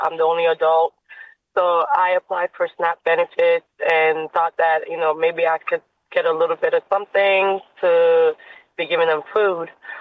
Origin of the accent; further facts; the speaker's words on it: United States; I'm coming from an African background. You know, we have certain foods that we eat. And I knew I grew up in America and I'm used to some of the foods here too.